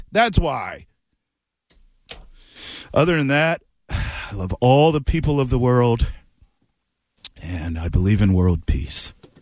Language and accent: English; Maryland, United States; I'm from Maryland. They shut down school for 2 inches of snow where I'm from.